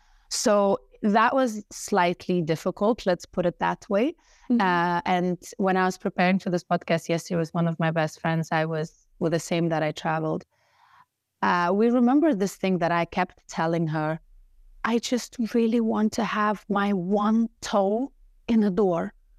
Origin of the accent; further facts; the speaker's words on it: Lithuania; now in Berlin, Germany; I live in Berlin, and I am from Lithuania.